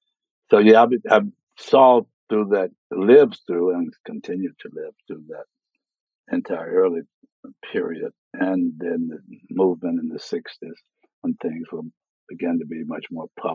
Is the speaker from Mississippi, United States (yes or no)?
yes; Mississippi, United States; Well, I grew up in Mississippi in the early 40s, born in 1938.